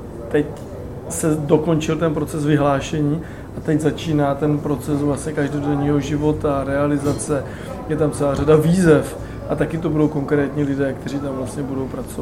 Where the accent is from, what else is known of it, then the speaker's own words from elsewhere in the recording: Brno, South Moravian Region, Czechia; A já jsem mu říkal, že my se z Brna všichni známe